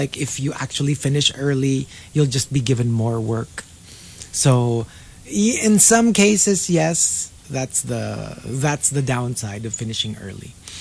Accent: Philippines; I'm Filipino, I have 10 fingers

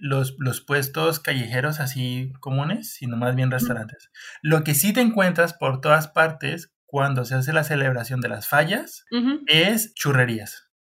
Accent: Colombia; now in Spain; yo soy de Colombia y pasa igual, somos muy, muy parecidos.

